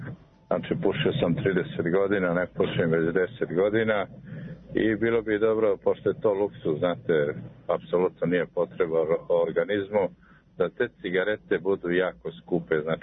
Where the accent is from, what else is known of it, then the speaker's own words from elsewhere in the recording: Kosovska Mitrovica, Mitrovica District, Kosovo; born there; pošto sam rođen na Kosovu, inače u Kosovskoj Mitrovici, ja se sećam kao dete